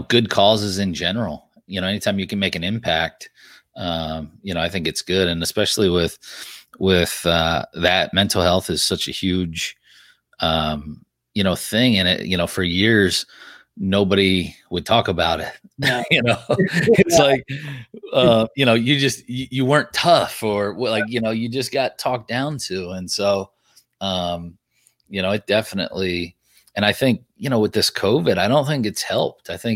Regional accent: Lancaster, Pennsylvania, United States; I grew up in Pennsylvania too, Lancaster, Pennsylvania, so more central.

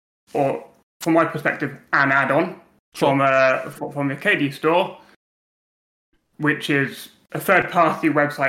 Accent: England, United Kingdom; Fortunately, I don't have an accent. That's how being English works.

